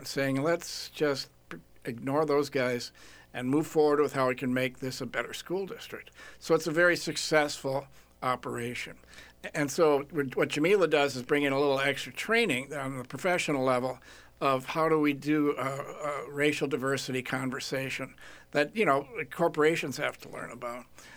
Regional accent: Hopkins, Minnesota, United States; Now, I grew up in Hopkins, where I never met a black person until I went to college.

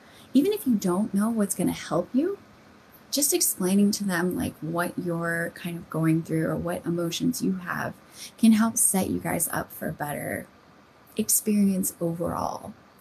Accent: United States; So for me, as an American

